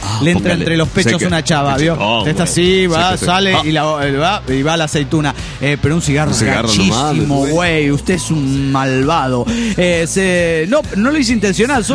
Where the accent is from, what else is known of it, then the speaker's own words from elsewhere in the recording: Mexico; Siempre que llego a México me cargo de buena vibra, no solo porque es mi tierra